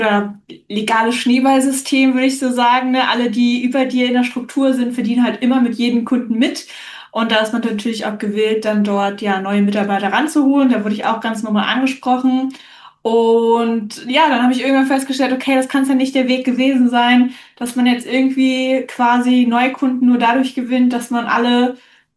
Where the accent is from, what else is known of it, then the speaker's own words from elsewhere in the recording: Brandenburg, Germany; ich komme aus der Nähe von Berlin und bin 33 Jahre.